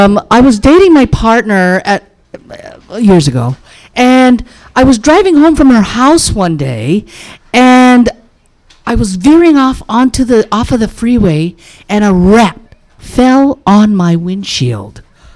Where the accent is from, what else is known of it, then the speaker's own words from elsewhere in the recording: California, United States; So I thought, when I'm from California, I thought to myself, geez, self, what should I talk about in New York?